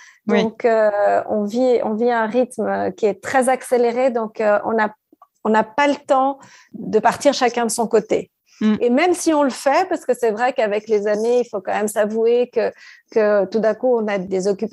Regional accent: Switzerland; Alex est autrichien et moi, je suis suisse.

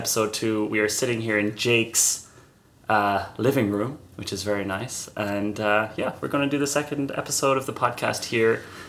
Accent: Ireland; Nice. And … from Ireland, and I don't have a job.

